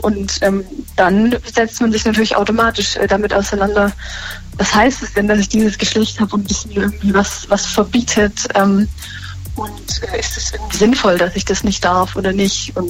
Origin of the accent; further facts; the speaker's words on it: Baden-Württemberg, Germany; ich komme aus dem Norden Baden-Württembergs, aus Hohenlohe, und ich bin eigentlich nur mittelmäßig kirchlich sozialisiert. Also natürlich, ich wurde getauft, meine Mutter aber zum Beispiel ist gar nicht kirchlich